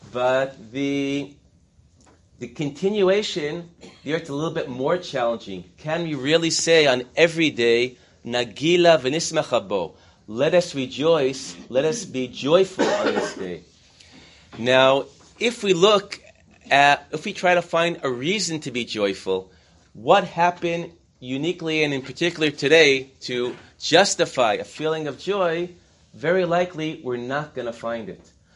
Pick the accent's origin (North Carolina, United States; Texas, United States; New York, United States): New York, United States; Manhattan; now in Israel; When I grew up in Manhattan, dreaming of one day making Aliyah, I imagine all the Israelis as kibbutznikim with the Kova Temple